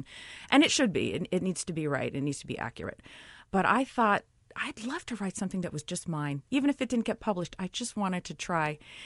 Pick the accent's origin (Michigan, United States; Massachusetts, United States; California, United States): California, United States; No, I really wanted this. I grew up in California, and when I was a kid, there were always these ballot propositions at election time.